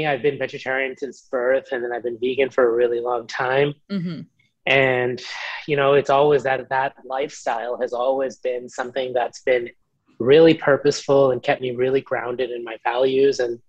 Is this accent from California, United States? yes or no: no; New York City, New York, United States; I grew up in New York City and started working really when I was very young